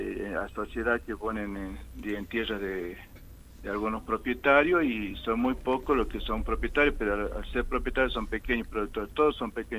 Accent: Cachi, Salta, Argentina; nosotros los cacheños, yo especialmente como intendente

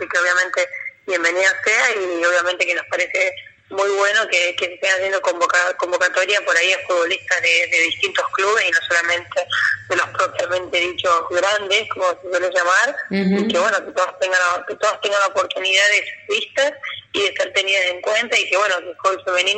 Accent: Santa Fe, Argentina; Incluso yo, por ejemplo, en particular, soy de Santa Fe Capital

